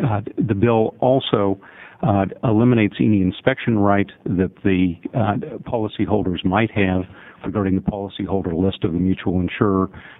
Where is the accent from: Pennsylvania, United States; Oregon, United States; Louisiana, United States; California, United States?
Oregon, United States; Portland; I'm a lawyer from Portland.